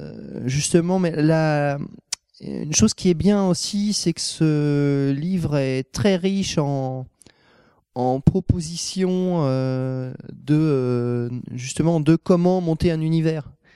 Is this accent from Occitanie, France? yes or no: no; Paris, Île-de-France, France; dans Paris, puisque je suis parisien.